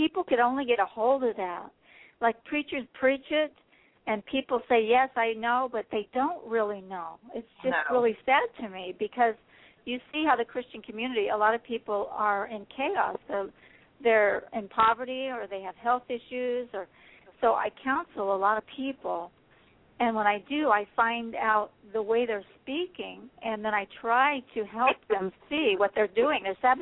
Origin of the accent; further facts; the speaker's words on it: Pennsylvania, United States; I was raised in Pennsylvania. And as soon as I graduated high school, I was headed to Hollywood.